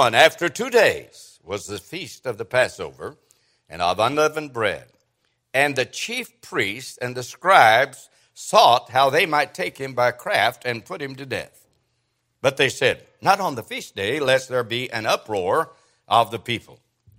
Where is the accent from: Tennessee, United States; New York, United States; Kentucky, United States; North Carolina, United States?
Kentucky, United States; She knew I was from Kentucky.